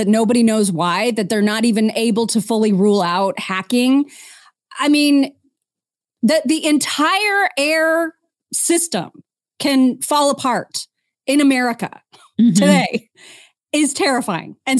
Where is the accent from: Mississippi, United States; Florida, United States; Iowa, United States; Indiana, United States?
Indiana, United States; That's my neck of the woods. I grew up in northern Indiana.